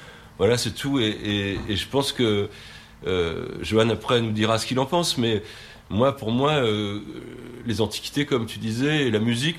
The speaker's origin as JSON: {"language": "French", "region": "Centre-Val de Loire", "country": "France", "said": "de Paris à chez nous dans le Berry"}